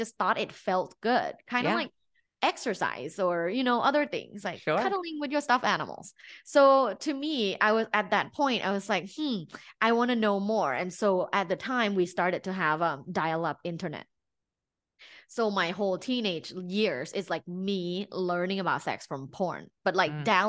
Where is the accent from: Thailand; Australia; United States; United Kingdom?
Thailand; Bangkok; So I'm originally from Thailand, Bangkok, Thailand. We live in a city and, you know, I went to an all-girls Catholic school my whole life.